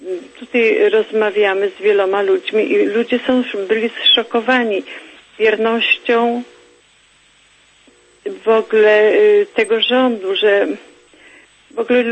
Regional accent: Sanok, Subcarpathian Voivodeship, Poland; now in Toronto, Canada; Jesteśmy z panią senator prawie, że w sąsiedztwie, bo ja pochodzę z Sanoka, jestem sanoczanką z urodzenia.

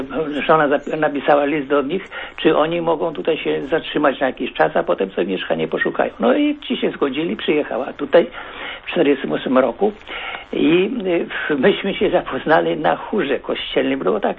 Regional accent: Czerwona Niwa, central Poland, Poland; now in Gdańsk, Poland; Ja pochodzę z centralnej Polski

